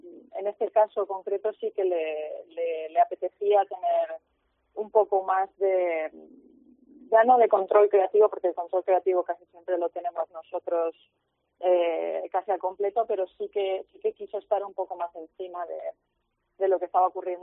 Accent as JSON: {"language": "Spanish", "country": "Spain", "said": "a mí me encantaría trabajar en España, en mi país"}